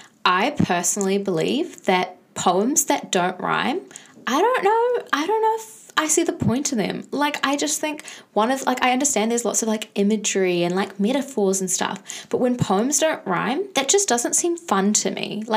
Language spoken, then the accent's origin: English; Auckland, New Zealand; like we're from Auckland, there's a lot of light pollution